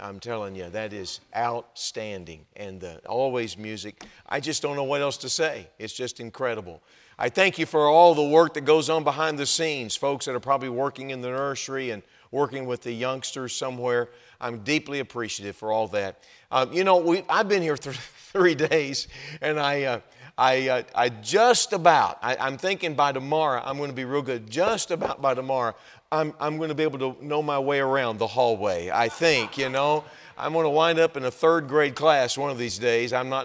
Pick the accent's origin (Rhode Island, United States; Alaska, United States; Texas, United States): Texas, United States; I think you can tell that I'm not from Wisconsin. And I've got, this is the way it comes out when you grow up in Texas.